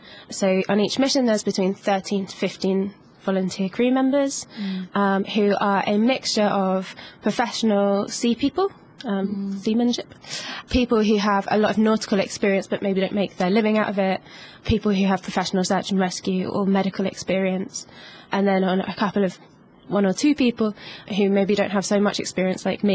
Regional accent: United Kingdom; I'm British.

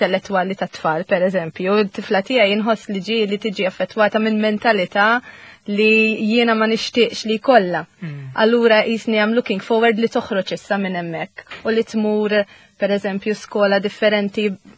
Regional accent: Cottonera, South Eastern Region, Malta; li aħna tal-Kottonera aħna proud li aħna minnaw għandna l-stigma fuqna

